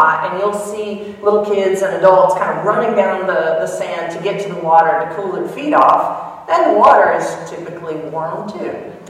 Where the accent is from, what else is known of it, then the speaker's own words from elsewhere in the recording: South Carolina, United States; As you can probably tell by my accent, I grew up in South Carolina. That is a state in the southern part of the United States.